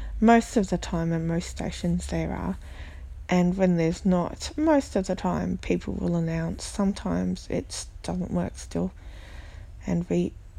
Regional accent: Melbourne, Victoria, Australia; Okay, so of course Melbourne, my hometown. I've used public transport there for, you know, well, years and years and years. 18 plus years, I know it like the back of my hand.

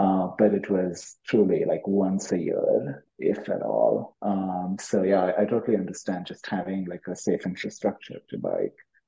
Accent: Mumbai, Maharashtra, India; I grew up in Mumbai.

